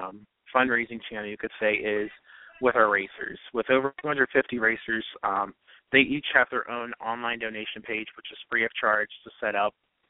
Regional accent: Maryland, United States; So we're having a lawnmower race back in my hometown in Howard County, Maryland, which is halfway between Baltimore and D.C.

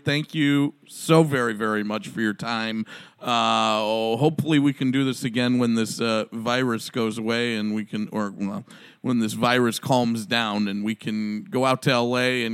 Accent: Chicago, Illinois, United States; I'm blue collar from Chicago.

